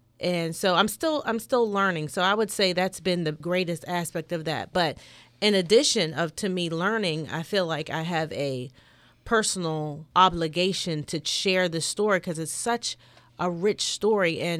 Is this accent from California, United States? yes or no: no; Pittsburgh, Pennsylvania, United States; I'm from Pittsburgh, Pennsylvania, and her aunt and uncle lived in Columbia.